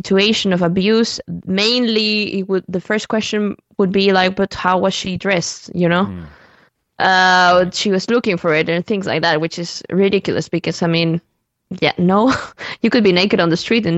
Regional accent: Chile; But on the personal side, I grew up in Chile.

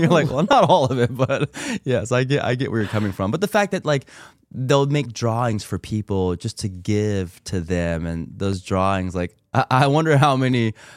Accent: Las Vegas, Nevada, United States; We're city people. We're born and raised in Las Vegas.

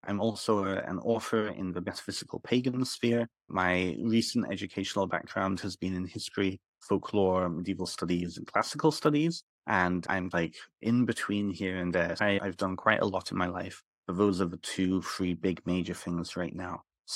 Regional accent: United Kingdom; now in Canada; You can tell I'm not from Canada originally. I'm from the United Kingdom

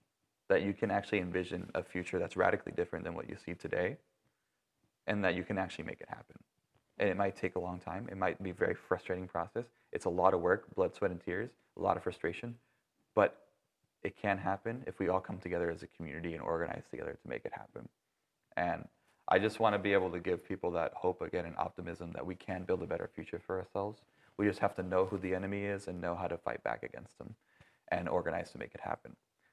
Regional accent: Georgia, United States; I love Georgia. It's my home state. I was born and raised here, so...

